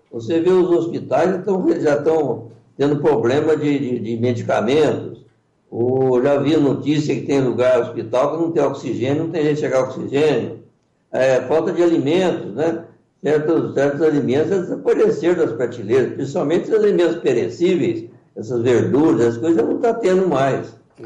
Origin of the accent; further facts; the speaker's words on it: Monte Santo de Minas, Minas Gerais, Brazil; eu sou de Monte Santo, né? Estou aqui em Guaspé.